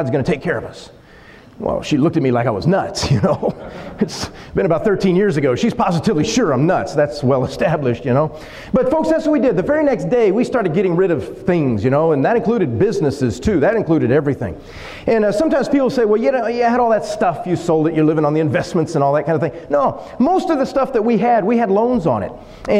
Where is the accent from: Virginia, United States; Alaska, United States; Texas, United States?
Texas, United States; But we're from South Texas.